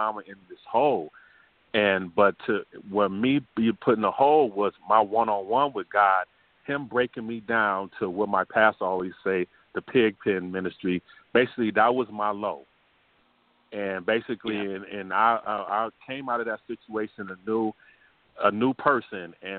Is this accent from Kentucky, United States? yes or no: no; Buffalo, New York, United States; But I hung around my old friends that I grew up in Buffalo